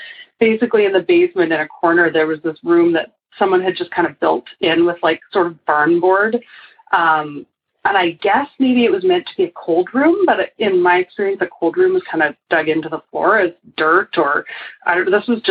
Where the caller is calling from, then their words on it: Calgary, Alberta, Canada; I'm calling from Calgary, Alberta. That's in Canada.